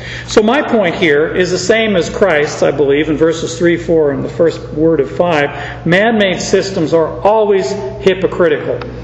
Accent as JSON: {"language": "English", "town": "Phoenix", "region": "Arizona", "country": "United States", "tie": "born or raised there", "said": "You know, I grew up in Phoenix"}